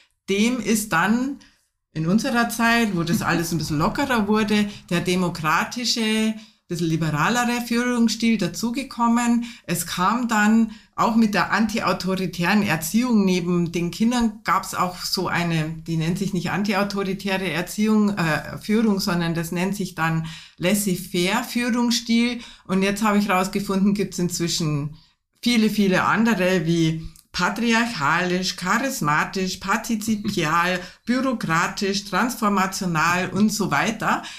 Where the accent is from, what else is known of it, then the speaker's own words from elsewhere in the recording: Bavaria, Germany; Ich bin aus Bayern.